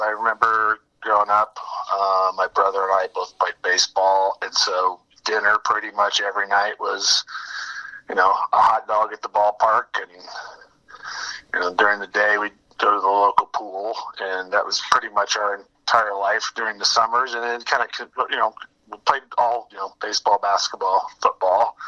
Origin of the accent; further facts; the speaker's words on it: Centerville, Indiana, United States; also born or lived in Richmond, Indiana; I was born in 1969 in Richmond, Indiana. Grew up in Centerville, Indiana, which is right next door.